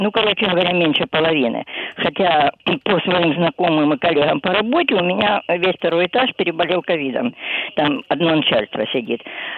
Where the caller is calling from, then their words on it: Kharkiv, Kharkiv Oblast, Ukraine; Харків вас беспокоїть.